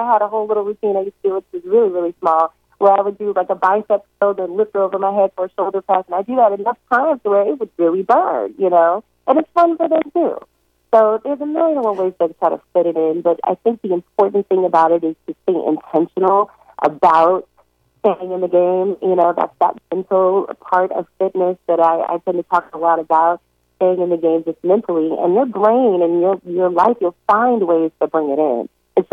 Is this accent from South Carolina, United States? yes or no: no; Los Angeles, California, United States; now in Chicago, United States; I'm from Los Angeles originally, and I've always had sort of a fitness background.